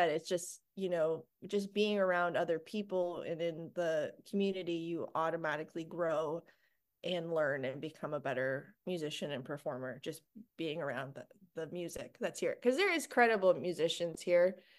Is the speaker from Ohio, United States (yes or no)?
no; Minnesota, United States; now in Tulsa, United States; So I've lived in Tulsa. It'll be 10 years this September. So I grew up in the Twin Cities area, and I think that's a great music scene.